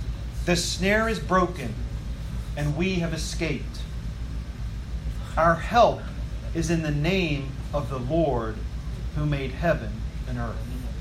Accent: West Virginia, United States; I'm from West Virginia, where there are lots of mountains.

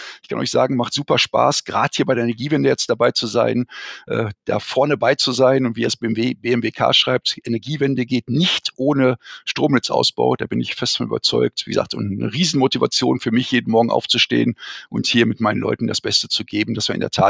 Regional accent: Recklinghausen, North Rhine-Westphalia, Germany; now in Bayreuth, Germany; Also ich bin Pottkind, um es ganz klar zu sagen. Ich bin in Recklinghausen geboren, habe in Dortmund studiert und habe den Pott in meinem Herzen.

